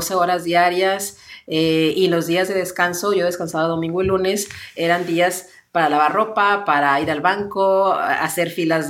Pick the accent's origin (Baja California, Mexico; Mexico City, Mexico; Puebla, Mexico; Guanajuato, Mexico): Baja California, Mexico; Mexicali; somos también de ciudades chicas. Yo soy de Mexicali, Baja California